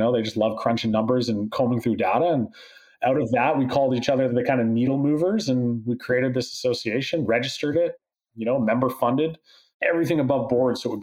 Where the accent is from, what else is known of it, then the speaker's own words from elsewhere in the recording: British Columbia, Canada; Oh, I'm born in 84, you know, like I remember a time before the screen. You know, I grew up on the Gulf Islands here.